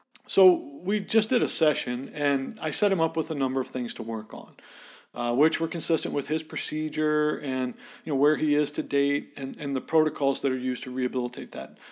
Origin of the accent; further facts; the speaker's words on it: Montana, United States; And actually, Montana, my home state, was a leader in the adoption of this technology, particularly because of the rural areas that we have in the state.